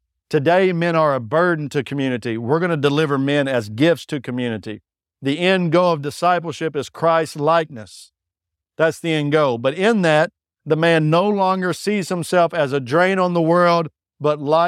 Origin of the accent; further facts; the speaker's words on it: Texas, United States; I'm from Texas. You got to be careful drawing things, bro.